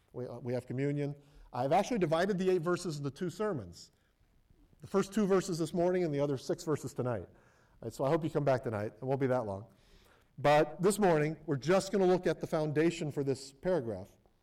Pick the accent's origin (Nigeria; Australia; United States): United States; And while I'm proud to be an American, my being an American falls way below my being a citizen of heaven